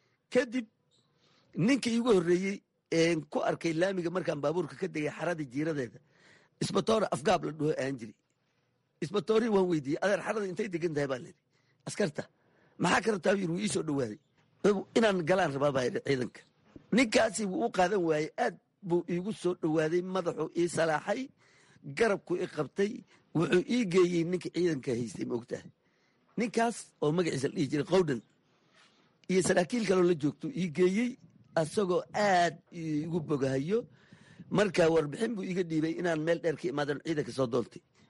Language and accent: Somali; Jamaame, Lower Juba, Somalia; waxaan ku soo koray degmada Jamaama la dhaho, waan ku soo barbaaray miigan ku dhashay, laakiin koritaankayga wuxuu ahaa degmada Jamaamo.